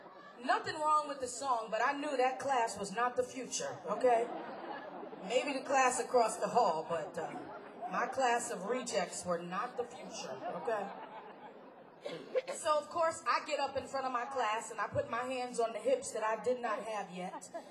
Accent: New York City, New York, United States; I grew up in Harlem, right smack dab in the middle of the hip-hop era.

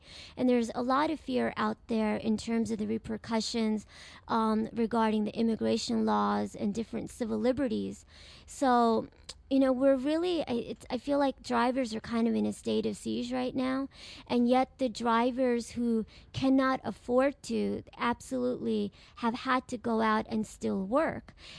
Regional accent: India; English is a second language; Right, I'm from India.

